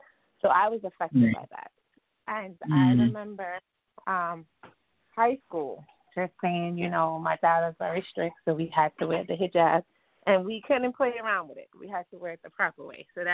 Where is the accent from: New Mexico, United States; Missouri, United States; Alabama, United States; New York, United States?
New York, United States; Brooklyn; I am from Brooklyn.